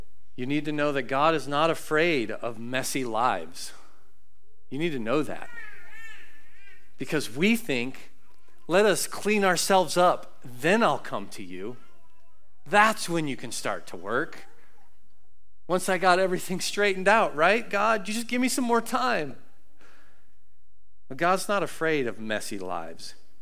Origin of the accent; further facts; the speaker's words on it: Kansas, United States; Now, we are from Kansas.